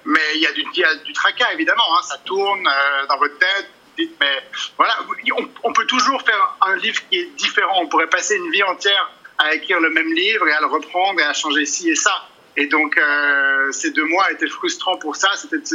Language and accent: French; Switzerland; born there; Je suis Suisse, je suis né en Suisse, j'habite en Suisse.